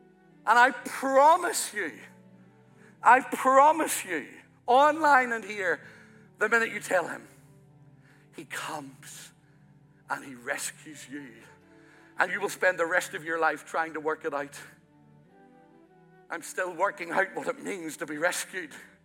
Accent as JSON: {"language": "English", "country": "Ireland", "said": "He was Welsh. I'm Irish."}